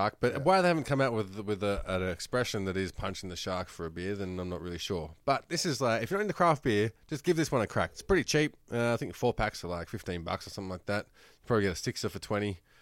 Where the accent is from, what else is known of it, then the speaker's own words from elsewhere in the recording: Australia; accent: Australian; does it sound like I have an accent that isn't Australian?